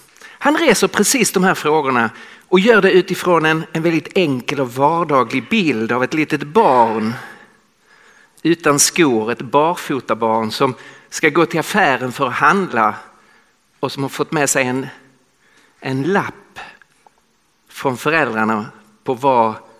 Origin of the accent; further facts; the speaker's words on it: Skåne, Sweden; accent: Scanian; now in Stockholm, Sweden; Om ni kan svenska dialekter så hör ni att jag talar skånska. Så jag kommer från södra Sverige. Men jag bor i Stockholm sedan många år tillbaka.